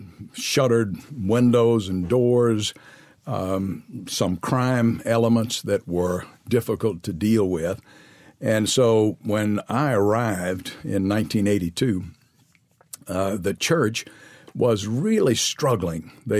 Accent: Mobile, Alabama, United States; also born or lived in Monroeville, Alabama / New Orleans, Louisiana; I was born in Monroeville, Alabama, and then he moved to New Orleans, Louisiana at First Presbyterian there for a number of years in my early childhood. Yeah. And then he moved to Mobile, Alabama

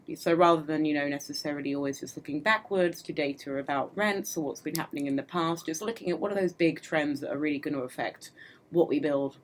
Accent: London, United Kingdom; I was born in London, I've lived here my whole life.

